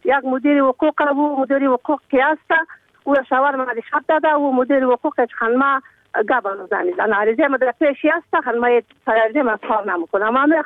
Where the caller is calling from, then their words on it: Uruzgan, Afghanistan; من یک زنی افغانم. من از افغانستانم.